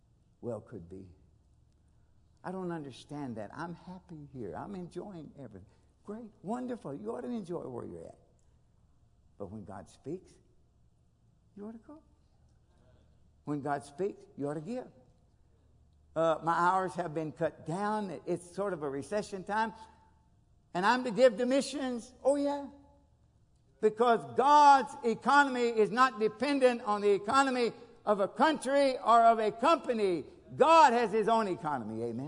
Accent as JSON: {"language": "English", "region": "Kentucky", "country": "United States", "said": "Lord, I'm from Kentucky. We have a difficulty with English."}